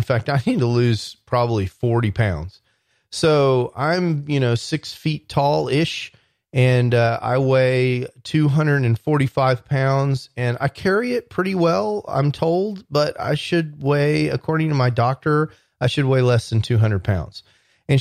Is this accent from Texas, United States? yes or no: yes; Texas, United States; I live in Texas. A lot of gun talk here. It's because I'm from Texas.